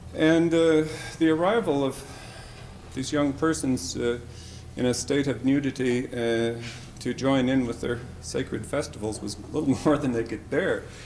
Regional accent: The Dalles, Oregon, United States; I grew up in Oregon in a small town called The Dalles, which is right on the Columbia River, just east of the Cascade Mountains.

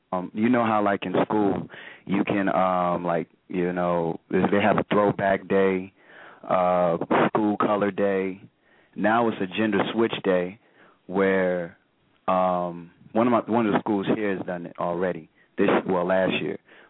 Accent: Virginia, United States; I'm in VA. I'm from Virginia.

